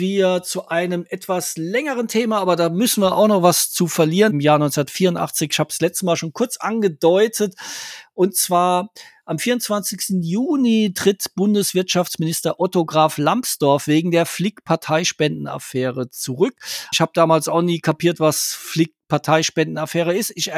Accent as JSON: {"language": "German", "town": "Ludwigshafen", "region": "Rhineland-Palatinate", "country": "Germany", "tie": "born or raised there", "said": "die startet in meiner Heimatstadt Ludwigshafen am Rhein"}